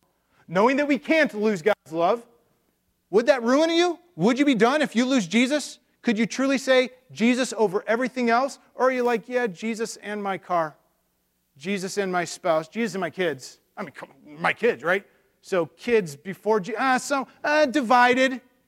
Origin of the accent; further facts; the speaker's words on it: Detroit, Michigan, United States; I grew up, that was my hometown, growing up in Michigan, yay Detroit Lions